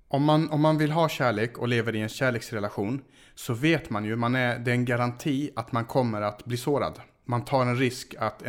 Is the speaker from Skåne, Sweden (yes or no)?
yes; Skåne, Sweden; jag är ju från Skåne själv.